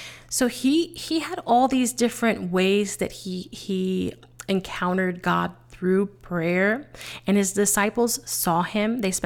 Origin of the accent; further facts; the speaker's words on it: Bronx, New York, United States; I'm Puerto Rican and I'm originally from the Bronx.